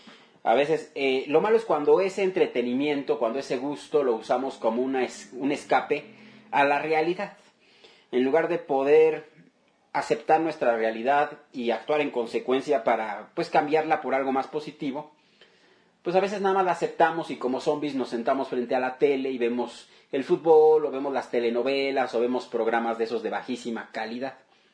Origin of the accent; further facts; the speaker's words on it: Mexico; todos somos mexicanos.